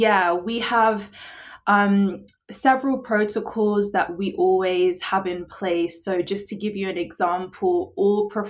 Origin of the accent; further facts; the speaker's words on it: England, United Kingdom; moved away; They find out I'm from England, and their response is always like, why are you here?